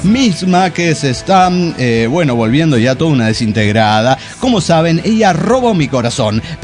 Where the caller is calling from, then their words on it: Mexico City, Mexico; de Ciudad de México.